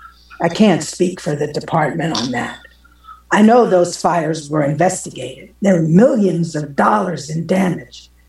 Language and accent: English; Funkstown, Maryland, United States; I grew up in Funkstown, born 1960 or so, when I was 6, 7, 8 years old.